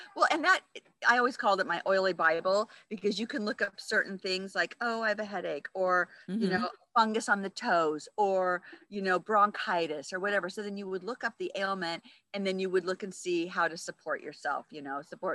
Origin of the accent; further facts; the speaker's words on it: Arizona, United States; I used to live in Arizona. When I was raised in Arizona.